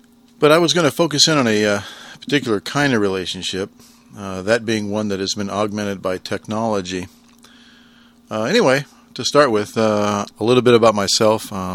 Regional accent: California, United States; Well, you know I'm from California, and a lot of people think that's the land of fruits and nuts

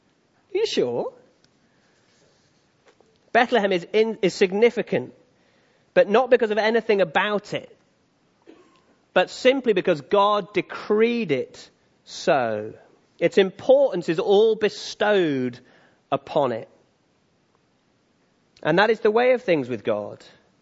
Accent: North West England, United Kingdom; I'm also from Cheshire, so I've been to Sandbach.

